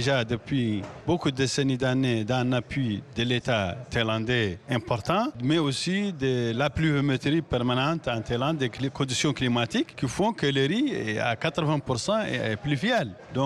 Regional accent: Rosso, Trarza, Mauritania; Or, chez nous, à Rosso, la production à 80% est une production privée

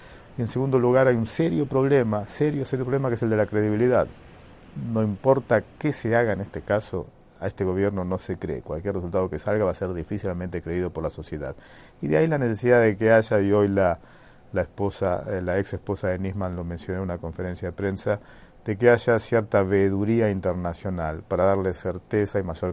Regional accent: Argentina; en Argentina, yo soy argentino, estudié en Argentina Derecho

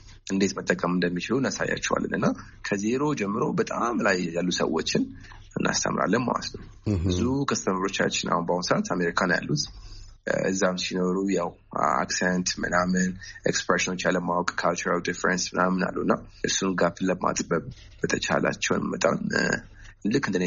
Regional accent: Addis Ababa, Ethiopia; እና አሁንም ተወልጄ ያደግኩትኝ አዲስ አበባ ነው። ያደግኩትኝ ወደ ጨርቆስ አካባቢ ነው።

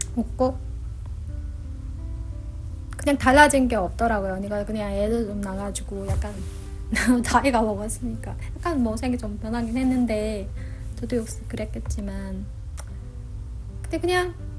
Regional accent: North Korea; now in South Korea; 그 북한 고향 냄새가 막 나는 거예요.

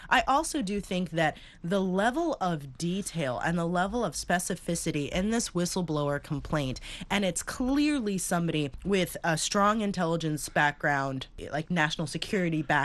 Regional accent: St. Louis, Missouri, United States; I'm from St. Louis, Missouri, and every time I go home to St. Louis, Missouri, in the middle of the United States

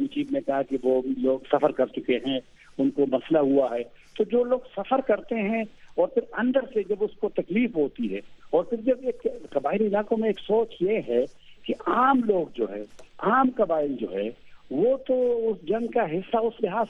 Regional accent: Mardan, Khyber Pakhtunkhwa, Pakistan

